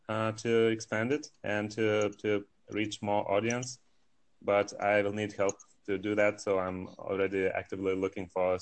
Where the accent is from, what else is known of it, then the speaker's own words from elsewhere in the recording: Lithuania; from Lithuania in Europe.